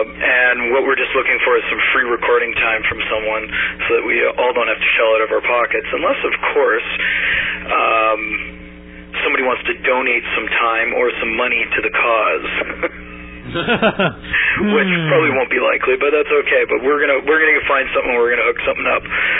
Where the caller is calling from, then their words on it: California, United States; California.